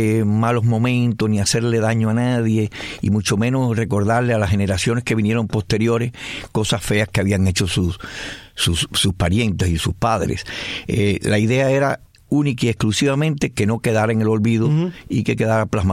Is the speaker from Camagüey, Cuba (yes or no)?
no; Santiago de Cuba, Cuba; Nos criamos en Santiago de Cuba. Yo estudié toda mi primaria en el colegio jesuita, el colegio de Dolores.